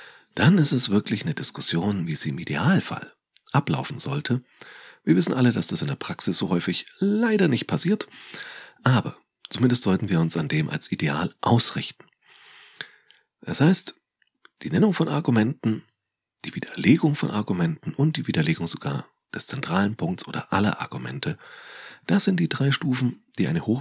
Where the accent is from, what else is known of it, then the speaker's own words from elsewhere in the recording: Nuremberg, Bavaria, Germany; born there; als gebürtiger Nürnberger, ich habe es mir nicht ausgesucht